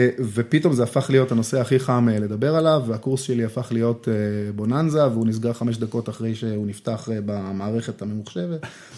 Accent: Yehud, Central District, Israel; בעצם מגיל אפס, גדלתי ביהוד. תיכון מקיף יהוד, זה היה התיכון של אמא שלי

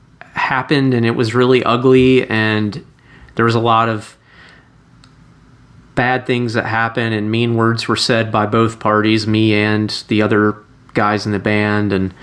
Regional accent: Charlotte, North Carolina, United States; now in Nashville, United States; And then I packed my bags and moved west to Nashville, which is about 7 hours west of where I grew up in Charlotte.

